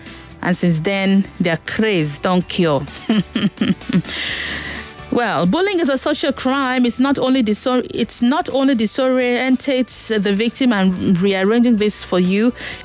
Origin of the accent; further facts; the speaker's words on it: Lagos, Nigeria; I am from Lagos.